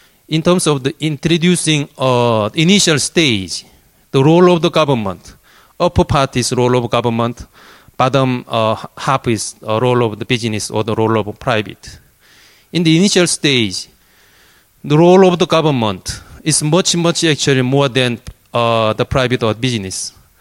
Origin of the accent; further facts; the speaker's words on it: South Korea; English is a second language; now in Paris, France; I'm from South Korea. Some people are confusing from North or South.